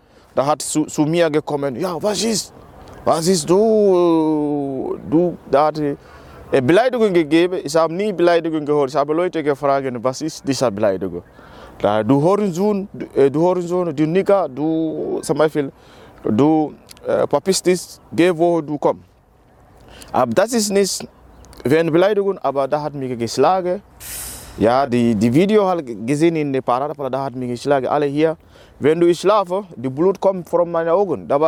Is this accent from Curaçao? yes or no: no; Gambia; German is a second language; now in Germany; Ich komme aus Gambia. Und dann, ich bin 30 Jahre alt und ich war früher Flüchtlinge.